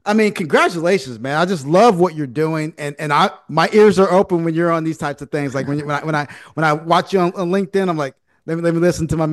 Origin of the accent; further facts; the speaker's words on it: Texas, United States; I'm from the Dallas-Fort Worth area